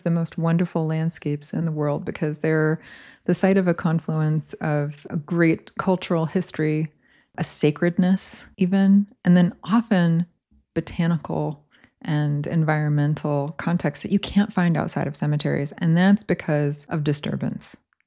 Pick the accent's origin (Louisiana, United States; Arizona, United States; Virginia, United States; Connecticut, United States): Connecticut, United States; Growing up in Connecticut in the woods, it's a very different experience.